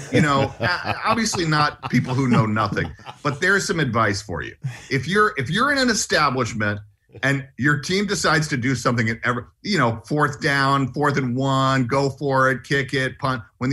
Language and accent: English; Atlanta, Georgia, United States; moved away; You know, I grew up in Atlanta and, you know, originally grew up rooting for the Braves. I ended up leaving when they started getting good